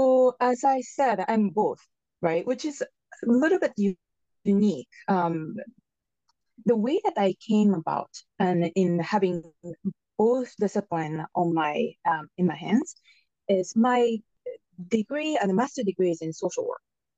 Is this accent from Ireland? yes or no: no; Japan; now in United States; I'm an immigrant from Japan, and I moved to the United States 25 years ago.